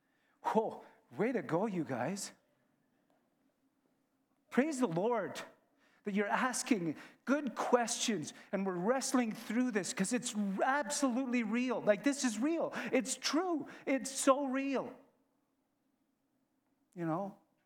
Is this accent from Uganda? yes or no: no; Canada; born there; Now, I was born in Canada. That wasn't my doing. That wasn't my choice.